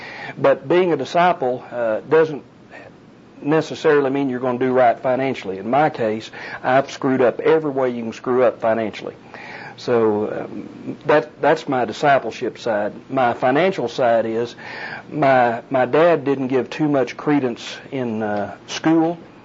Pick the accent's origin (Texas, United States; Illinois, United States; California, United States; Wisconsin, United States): Texas, United States; Wichita Falls; I'm from Wichita Falls here. I moved here in 63. My family moved here, so that's all of my... lived in Wichita most of my childhood, all of my adult life.